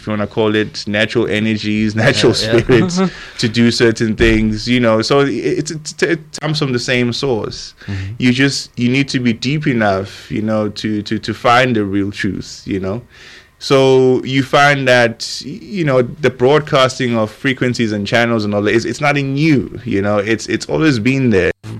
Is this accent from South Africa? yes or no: yes; South Africa; first language Zulu; English is a second language; IsiZulu is my native tongue.